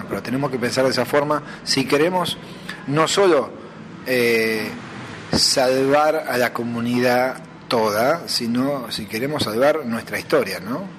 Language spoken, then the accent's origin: Spanish; Alberti, Buenos Aires Province, Argentina; yo soy de Alberti, sí, es decir, un distrito mucho más chiquito que Chacabuco. En la ciudad cabecera somos casi 7.000